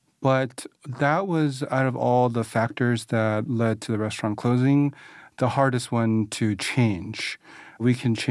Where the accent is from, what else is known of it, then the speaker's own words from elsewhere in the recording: United States; born there; So I'm Vietnamese by birth. My parents are both Vietnamese, but I was born in America.